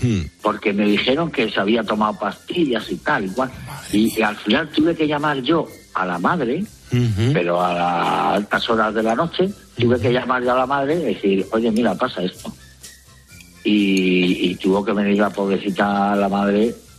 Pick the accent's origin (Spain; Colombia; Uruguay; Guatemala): Spain; como me considero muy español